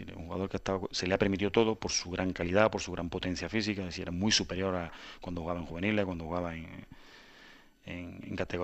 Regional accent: Córdoba, Andalusia, Spain; also born or lived in Canary Islands; Me estoy muy orgulloso de haber nacido en Canarias, pero estoy criado en Córdoba. Y si a mí todo el mundo que me pregunta, digo que soy cordobés porque he pasado más de la mitad de mi vida en Córdoba

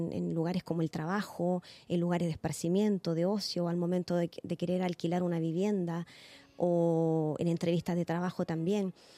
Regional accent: Chile; yo soy de Chile

